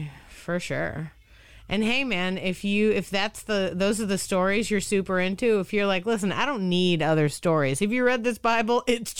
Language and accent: English; Boston, Massachusetts, United States; I grew up in Boston, so, like, it was the big city to go to.